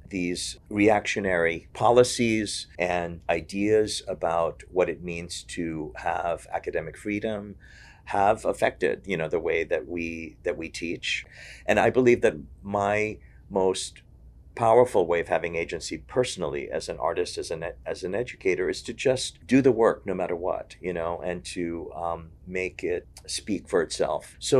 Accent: Haiti; Where I grew up in Haiti, there was censorship

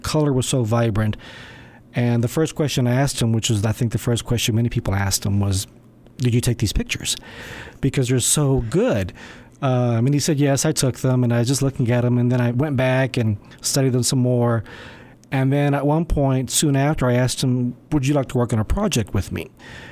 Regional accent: Houston, Texas, United States; Well, I'm originally from Houston, born and raised in Houston, Texas, and stayed there till mid-20s.

